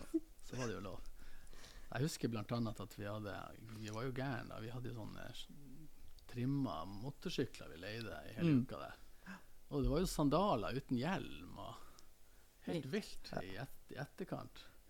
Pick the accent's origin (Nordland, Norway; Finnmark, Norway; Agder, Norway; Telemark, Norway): Nordland, Norway; Narvik; det jo fra Narvik, der jeg kommer ifra.